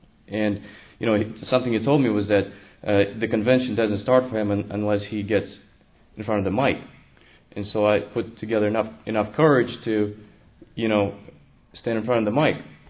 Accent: Blacksburg, Virginia, United States; I'm from Blacksburg. I live in Blacksburg, Virginia.

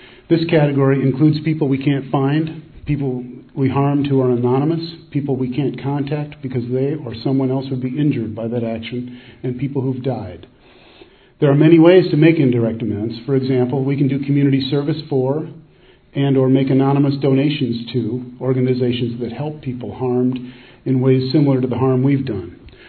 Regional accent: Asheville, North Carolina, United States; We're all from Asheville, North Carolina.

